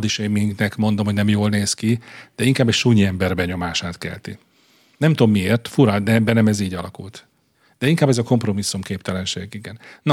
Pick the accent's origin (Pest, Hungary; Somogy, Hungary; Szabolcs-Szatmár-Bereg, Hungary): Pest, Hungary; Budaörs; mert én ugye budaörsi vagyok